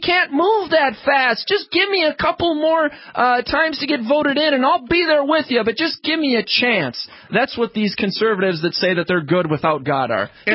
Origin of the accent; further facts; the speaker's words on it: United States; well, I'm American, I have a social security card, I have a driver's license, that makes me.